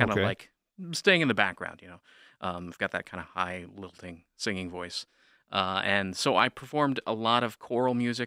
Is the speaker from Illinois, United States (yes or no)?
no; Pennsylvania, United States; Well, I grew up outside of California. I was there for about 8 years, but originally I'm from Pennsylvania, kind of the Amish country, but you know, I'm not Amish